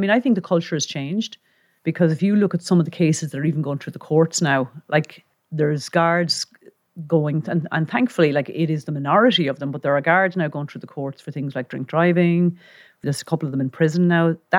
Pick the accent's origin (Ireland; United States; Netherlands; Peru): Ireland; Enniscorthy, County Wexford; I'm from Enniscorthy in Wexford. Born in 1970, so I'm in my mid-50s.